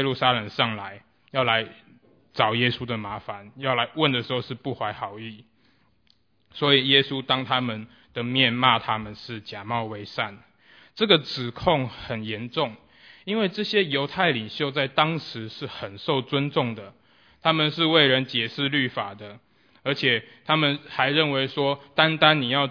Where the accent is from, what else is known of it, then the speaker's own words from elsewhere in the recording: China; 我觉得圣经跟我们中国人一样很注重孝道